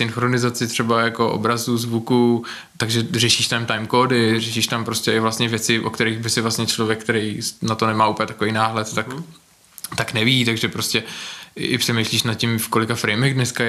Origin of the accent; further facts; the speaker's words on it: Prague, Czechia; Jsem z Prahy v podstatě, kousek od Prahy jsem se narodil.